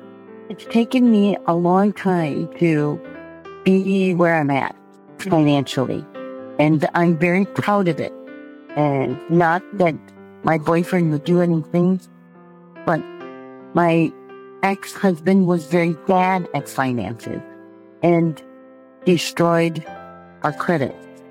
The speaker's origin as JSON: {"language": "English", "town": "Milwaukee", "region": "Wisconsin", "country": "United States", "said": "I'm from Milwaukee, Wisconsin."}